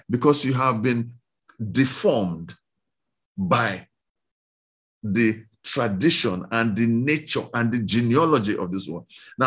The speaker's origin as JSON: {"language": "English", "region": "East", "country": "Nigeria", "said": "So because of that, I grew up understanding Yoruba language, but I'm actually not from Yoruba land. I'm from the East."}